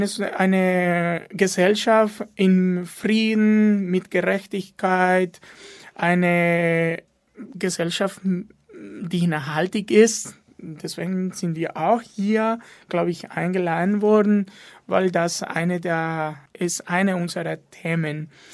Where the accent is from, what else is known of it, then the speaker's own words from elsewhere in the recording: Colombia; now in Munich, Germany; Ich bin ursprünglich aus Kolumbien, wohne hier in München seit 11 Jahren jetzt.